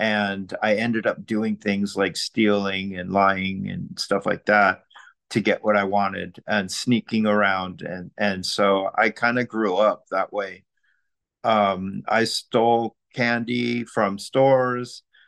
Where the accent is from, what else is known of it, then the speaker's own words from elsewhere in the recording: Long Beach, California, United States; I'm from Long Beach, California, which is probably about an hour or so away from the in-person meeting.